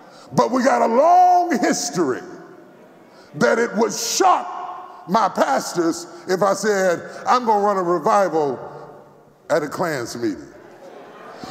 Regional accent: the South, United States; I'm a Southerner. I only eat Southern cooking.

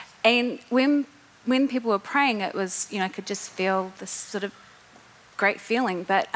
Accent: New Zealand; And I come from New Zealand. We have a lot of dairy.

